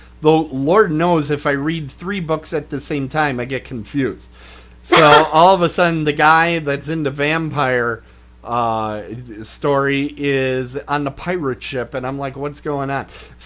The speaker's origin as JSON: {"language": "English", "town": "Milwaukee", "region": "Wisconsin", "country": "United States", "said": "I'm from Milwaukee, so of course I watch a lot of Happy Days"}